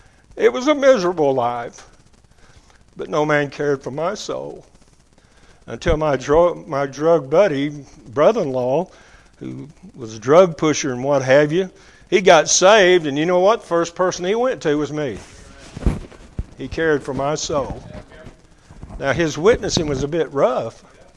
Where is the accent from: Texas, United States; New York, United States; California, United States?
Texas, United States; Arlington; I grew up in Arlington, Texas, which is noted for Arlington Baptist College